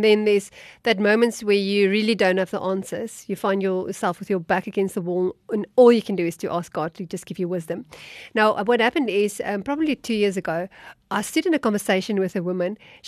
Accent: Free State, South Africa; So maybe I should start with a little bit of background. I grew up in the Free State

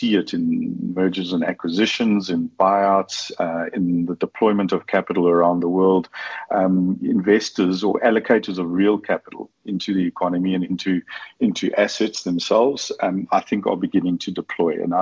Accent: South Africa; we have the ability now as South African investors

